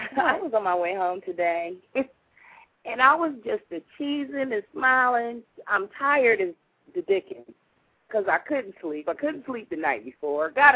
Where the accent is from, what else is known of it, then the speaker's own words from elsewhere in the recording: Ohio, United States; And I am proud to say that I am from Ohio today